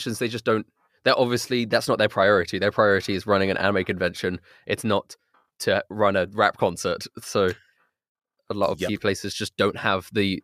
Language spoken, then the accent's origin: English; London, United Kingdom; Yes. Okay. That's me, English boy.